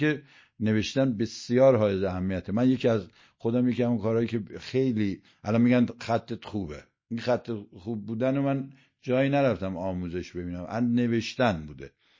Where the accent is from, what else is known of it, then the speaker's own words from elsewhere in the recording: Iran; ما ایرانی هستیم دیگه، حواسمون باید باشه که ایرانی هستیم